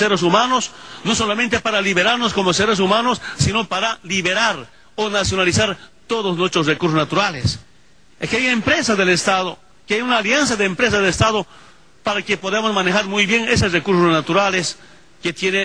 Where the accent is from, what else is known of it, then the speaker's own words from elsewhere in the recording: Bolivia; el otro crecimiento económico en mi país. Los economistas me dicen, Bolivia apenas ha tenido siempre como 700, 800 millones de reservas internacionales.